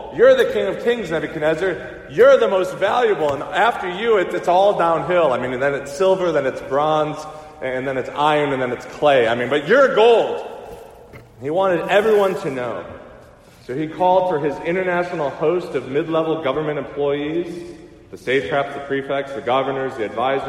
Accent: Detroit, Michigan, United States; I grew up in the Detroit area, and an ordinance was passed.

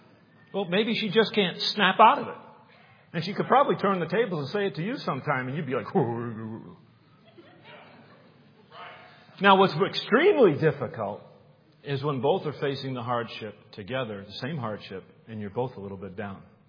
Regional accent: New England, United States; I grew up in New England, and it would get cold.

